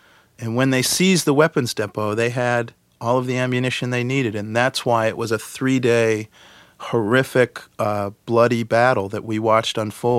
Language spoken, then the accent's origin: English; United States; And as an American journalist there, I really felt like things were out of control